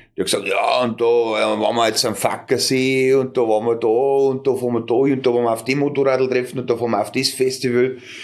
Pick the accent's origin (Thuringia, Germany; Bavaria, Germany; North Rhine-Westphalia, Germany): Bavaria, Germany; Höllhöhe; Nein, die Höllhöhe ist im Landkreis Kamm in der Gemeinde Neukirchen.